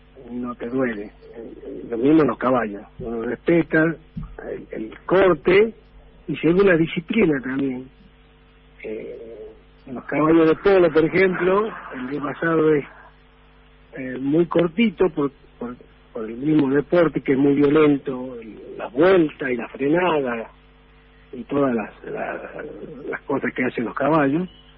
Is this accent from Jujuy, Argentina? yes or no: yes; Jujuy, Argentina; born there; vengo varios meses acá a Salta, que yo nací en Jujuy, pero bueno, mi hermano y mi familia vive acá. Los norteños somos muy, no, muy arraigados al terruño.